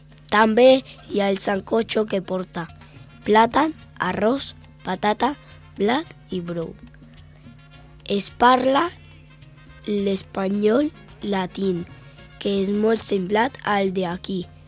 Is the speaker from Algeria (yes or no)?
no; Colombia; tinc 9 anys. Soc de Colòmbia i estudio a l'escola Federic Mistral.